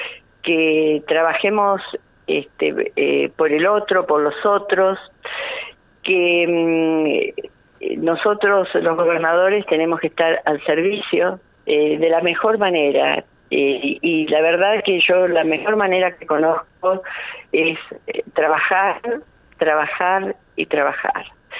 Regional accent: Santa Cruz, Argentina; que es lo que realmente nos merecemos como santacruceños, como patagónicos y como argentinos

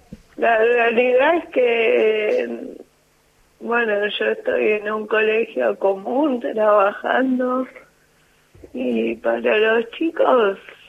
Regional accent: Martínez, Buenos Aires Province, Argentina; Yo soy de Buenos Aires, de zona norte.

